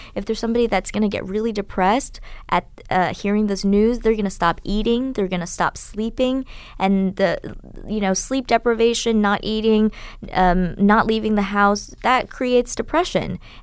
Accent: United States; You know, as an American, I felt that truth is the greatest value and freedom and independence.

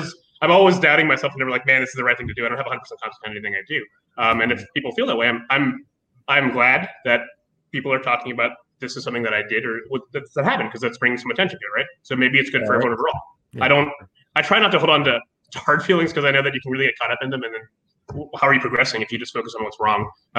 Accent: Columbus, Ohio, United States; if I can contribute back to the community that raised me, like the Columbus, like, I grew up in Columbus.

